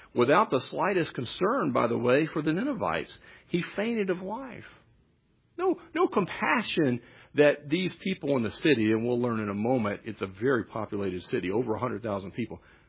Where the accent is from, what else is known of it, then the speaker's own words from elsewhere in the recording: Texas, United States; Again, we're from Texas.